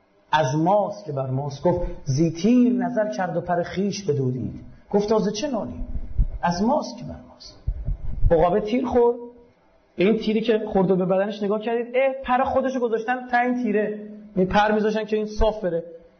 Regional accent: Iran; به عنوان یک پژوهشگر، به عنوان یک ایرانی، به عنوان یک مسلمان

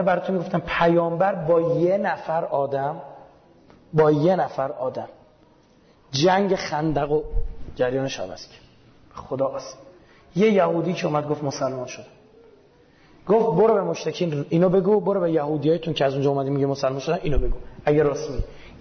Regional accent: Iran; من بچه ایرانم.

